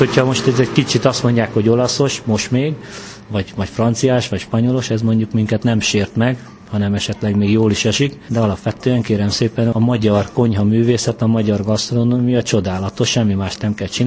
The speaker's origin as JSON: {"language": "Hungarian", "country": "Hungary", "said": "mi magyarok vagyunk"}